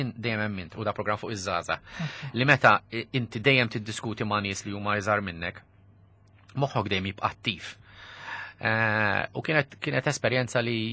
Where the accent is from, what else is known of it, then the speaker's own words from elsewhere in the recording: Rabat, Gozo, Malta; Jien trabbejt għawdex f'ambjent li kien iktar tradizzjonali.